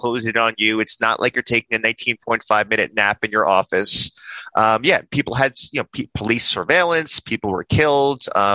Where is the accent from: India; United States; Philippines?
United States; New York; I am perfectly comfortable. I'm a New Yorker. I can argue with people.